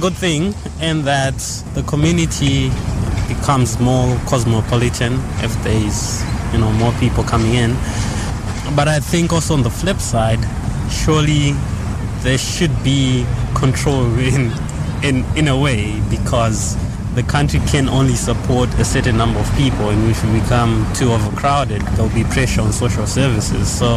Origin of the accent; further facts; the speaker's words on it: Zimbabwe; also born or lived in South Africa; now in United Kingdom; I'm from Zimbabwe, and I transferred here from South Africa 6 months ago. I'm an immigrant